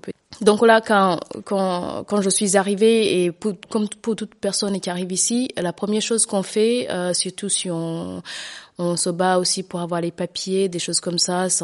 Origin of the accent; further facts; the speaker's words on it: Rwanda; now in Rouen, France; j'ai 47 ans, j'ai une fille, j'habite à Rouen depuis 2015. Je suis donc originaire du Rwanda